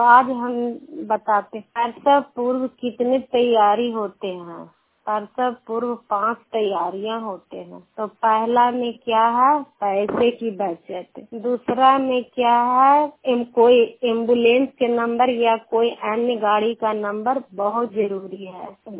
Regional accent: Nalanda, Bihar, India; मेरा पंचायत पंचायत के सीएनआरपी हूँ और नालंदा जिला की निवासी हूँ।

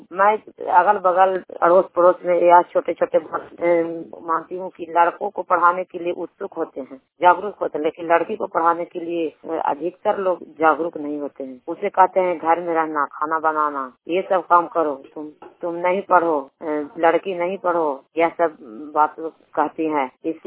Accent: Puna, Bihar, India; मैं पुना पंचायत ग्राम पुना का रहने वाली हूँ। मेरा ब्लॉक सिरसा जिला नालंदा बिहार का रहने वाली हूँ।

